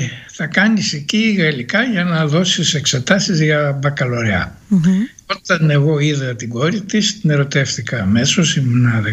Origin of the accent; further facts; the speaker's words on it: Greece; Εμένα η ιδιαίτερη πατρίδα μου είναι η Ελλάδα και η ουσιαστική πατρίδα μου είναι η Ευρώπη.